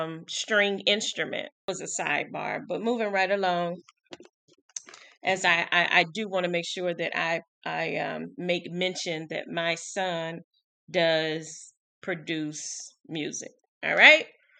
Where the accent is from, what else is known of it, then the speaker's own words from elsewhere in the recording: Midwest, United States; And so, and I'm from the Midwest. And so while I travel a lot, right, I live in the Midwest.